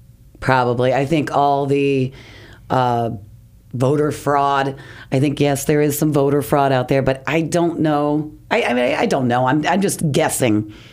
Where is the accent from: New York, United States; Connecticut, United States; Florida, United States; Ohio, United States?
Florida, United States; Sanford; born there; I was born in a little town outside Orlando that nobody had ever heard of until Trayvon Martin. I was born in Sanford.